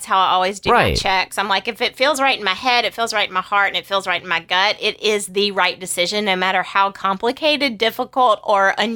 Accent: the South, United States; accent: Southern; Hope my Southern accent did not just ruin that.

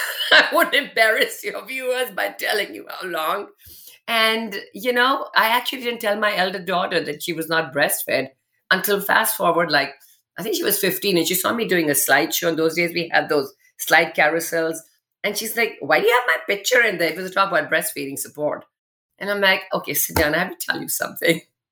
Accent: India; moved away; I came from India, you know, I came from a family, lots of friends, lots of support.

